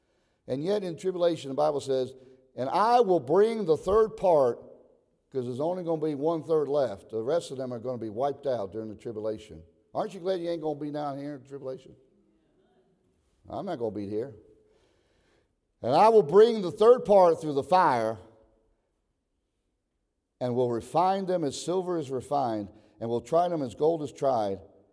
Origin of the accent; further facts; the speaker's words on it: Israel; I grew up in Israel. Not all my young life, but part of it. I was there during the Yom Kippur War, the Day of Atonement, in 1973.